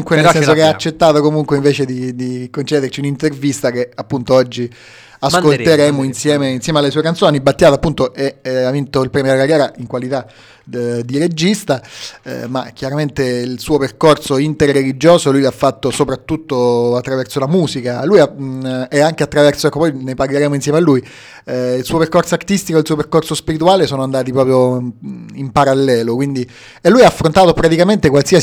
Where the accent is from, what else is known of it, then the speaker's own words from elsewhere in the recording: Sicily, Italy; Quindi in qualche modo da siciliano a siciliano, no, a distanza di secoli ci si ritrova questo personaggio.